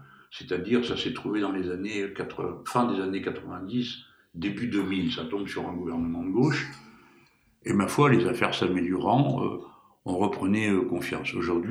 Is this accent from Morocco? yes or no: yes; Morocco; born there; C'est mon pays natal, je crois que je connais un peu bien les Marocains.